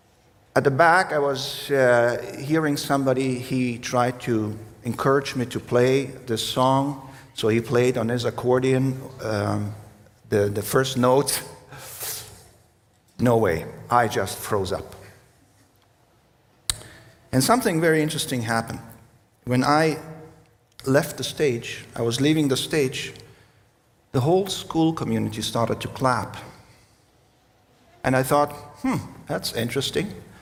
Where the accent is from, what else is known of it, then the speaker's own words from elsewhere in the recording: Russia; English is a second language; I was born and raised in Russia, and at that time it was called Soviet Union.